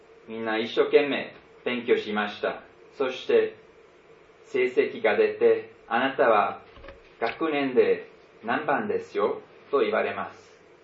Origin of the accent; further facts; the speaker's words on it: Switzerland; born there; Japanese is a second language; 私はスイスで生まれ、両親に愛されて育ちました。